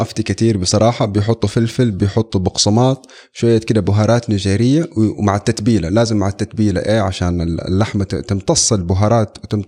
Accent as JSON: {"language": "Arabic", "town": "Mecca", "region": "Makkah Province", "country": "Saudi Arabia", "tie": "born or raised there", "lives_now": "Jeddah, Saudi Arabia", "said": "من مكة عايش في جدة"}